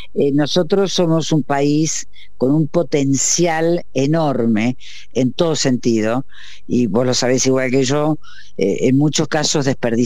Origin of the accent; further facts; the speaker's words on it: Argentina; como argentina, como cordobesa también en parte